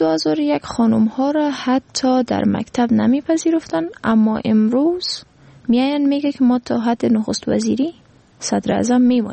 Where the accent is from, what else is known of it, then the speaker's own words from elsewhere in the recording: Afghanistan; به عنوان یک افغان